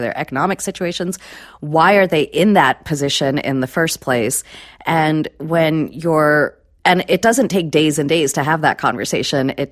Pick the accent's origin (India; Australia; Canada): India; English is a second language; now in United States; My own people, I'm Indian immigrant. Indians are the sixth largest group of people without papers in the country.